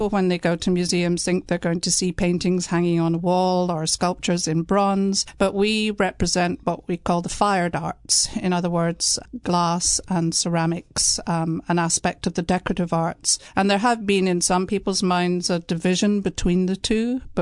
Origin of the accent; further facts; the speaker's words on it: United Kingdom; Well, as you'll probably gather pretty early on, I hail from Britain